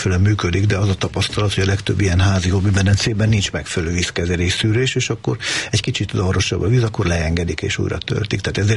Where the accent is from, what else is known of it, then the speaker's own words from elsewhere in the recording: Transdanubia, Hungary; én Dunántúli vagyok